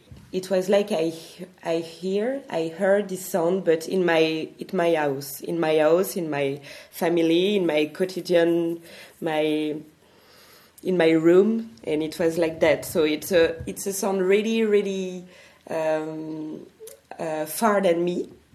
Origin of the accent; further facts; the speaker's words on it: France; also born or lived in Belgium; I'm an artist from France, but I was in Belgium during three years